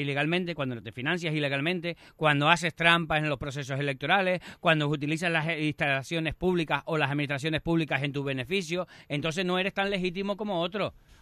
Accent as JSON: {"language": "Spanish", "region": "Canary Islands", "country": "Spain", "said": "Soy el único de Canarias que no le han pagado nada, por sectarismo."}